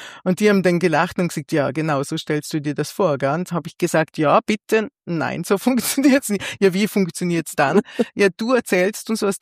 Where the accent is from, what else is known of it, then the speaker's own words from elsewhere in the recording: Vienna, Austria; dann die ganze Donau entlang bis nach Wien in meine alte Heimat